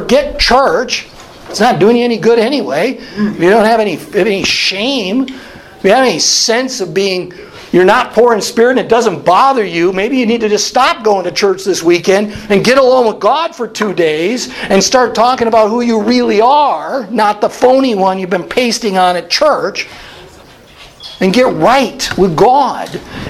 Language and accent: English; Wisconsin, United States; Okay, I'm from Wisconsin. German home.